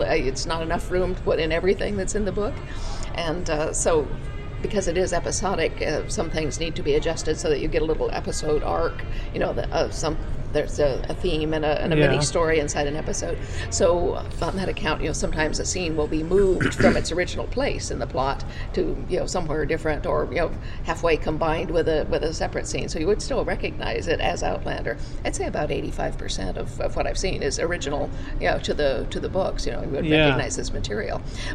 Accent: United States; Yeah, you know, being an American

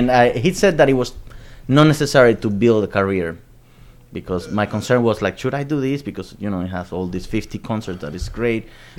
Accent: New York, United States; you know, we came from New York and I wanted to do this and this.

